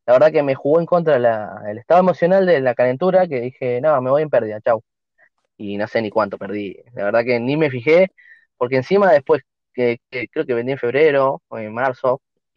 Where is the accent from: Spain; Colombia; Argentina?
Argentina; Chubut; Un impuesto ahí en Chubut, donde soy yo soy de Chubut